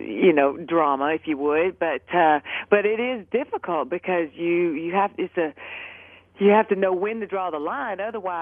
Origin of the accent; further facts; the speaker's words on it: the South, United States; And, you know, and it's and being a Southerner from the South, it's even worse.